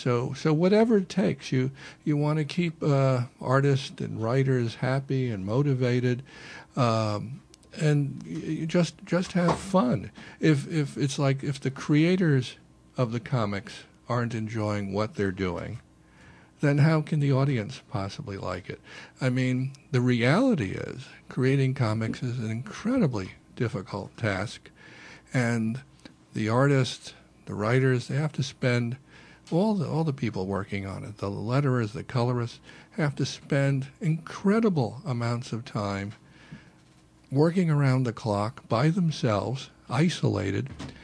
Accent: Bronx, New York, United States; I was growing up in the Bronx, and it was during the 60s, which was a very turbulent time. And my dream was to live in Manhattan.

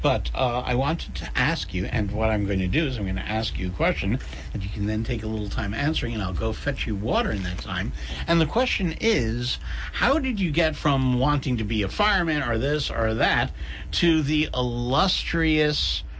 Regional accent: Queens, New York, United States; I grew up in Queens in an apartment building

